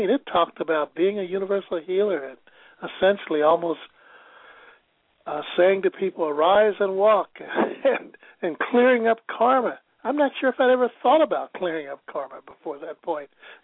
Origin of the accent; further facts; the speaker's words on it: Missouri, United States; I'm from Missouri, by the way, the Show Me State, which means even though I'm a little skeptical, I don't mind trying things out.